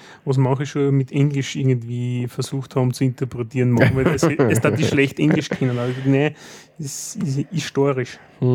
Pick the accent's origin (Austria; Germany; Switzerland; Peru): Austria; Styria; Und als Steirer denkt man, so lang arbeiten.